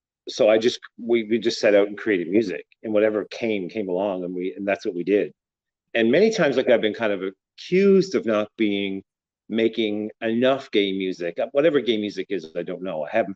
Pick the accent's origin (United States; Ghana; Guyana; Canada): Canada; Cape Breton, Nova Scotia; And I grew up in Cape Breton, Nova Scotia